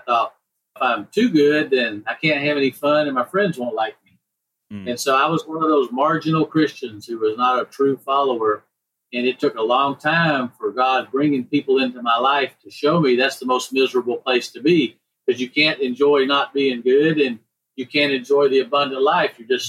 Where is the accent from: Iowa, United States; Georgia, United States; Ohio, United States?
Georgia, United States; Yeah, so my part of the story is I grew up in Georgia, close to Atlanta, just west of the Atlanta airport.